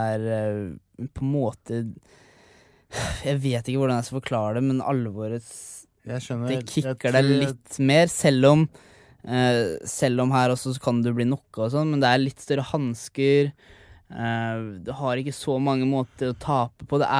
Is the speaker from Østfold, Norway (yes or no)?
yes; Sarpsborg, Østfold, Norway; jeg kommer fra Greåker, fra Sarpsborg liksom. Jeg kommer fra et skikkelig hardcore sted, fra Serp